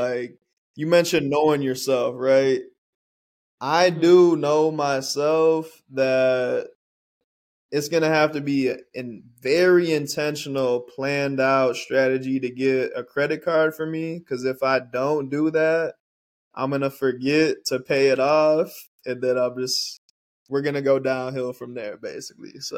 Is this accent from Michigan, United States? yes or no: yes; Michigan, United States; I grew up in Michigan.